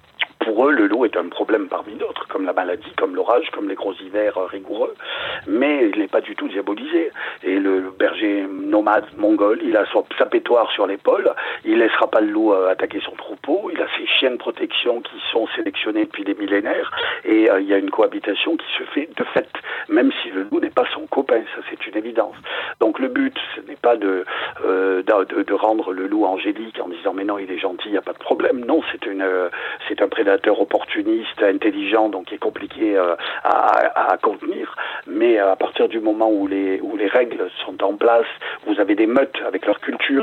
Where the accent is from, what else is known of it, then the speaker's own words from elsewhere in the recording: France; Et avec les quantités qu'on a aujourd'hui d'ongulés sauvages chez nous en France, dans les Alpes et aussi ailleurs en France